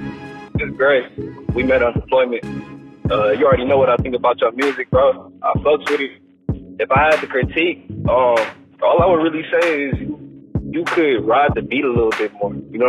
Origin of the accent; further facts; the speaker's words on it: Detroit, Michigan, United States; But, yeah, I'm from Detroit, bro.